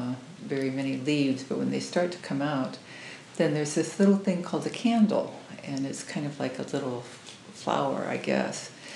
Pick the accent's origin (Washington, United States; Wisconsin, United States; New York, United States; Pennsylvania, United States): Washington, United States; Spokane; When I was growing up in Spokane, they were called chestnuts.